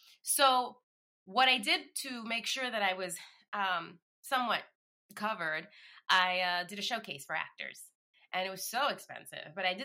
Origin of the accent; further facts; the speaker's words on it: Bronx, New York, United States; I literally know no one in the industry. I grew up in the Bronx.